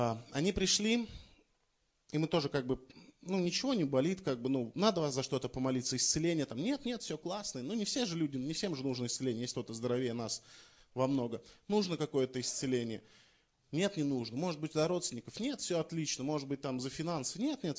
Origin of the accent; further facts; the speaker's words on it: Oryol, Oryol Oblast, Russia; Я из Орла, я не из Курска.